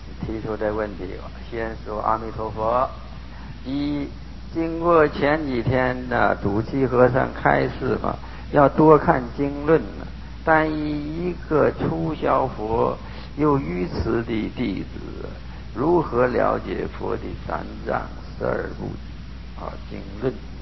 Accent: Hong Kong; now in United States; 现在来说你也可以说我是华侨，你可以这么说。不过我是从香港去的

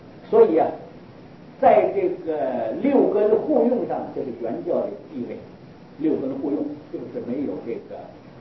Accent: China; 我们中国人就是欠团结，

